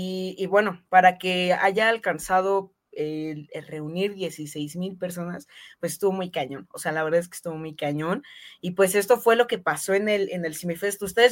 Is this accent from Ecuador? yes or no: no; Toluca, State of Mexico, Mexico; Entonces, aquí en Toluca, porque yo soy de Toluca. Yo soy del Estado de México, aquí en Toluca.